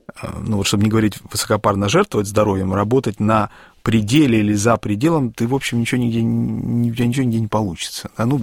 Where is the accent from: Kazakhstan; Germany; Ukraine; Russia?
Kazakhstan; Kostanay, Kostanay Region; вот, я тогда жил в Северном Казахстане, вот, и мы были довольно долго. Потом я помню, как из того же моего родного города Кустаная